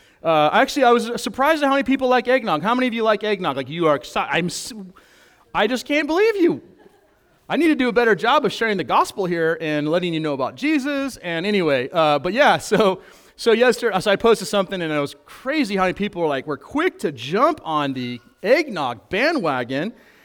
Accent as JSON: {"language": "English", "country": "United States", "said": "because I'm an American."}